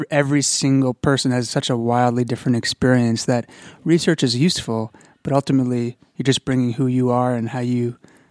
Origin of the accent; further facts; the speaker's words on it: New York, United States; I'm from New York. I've recently moved. Gratefully.